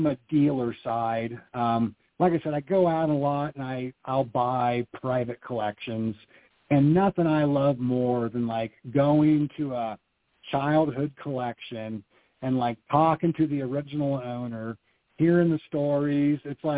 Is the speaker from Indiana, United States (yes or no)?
no; Iowa, United States; for me, it's growing up in Iowa, I'm collecting these cards. Nobody else around me can relate to what I'm doing.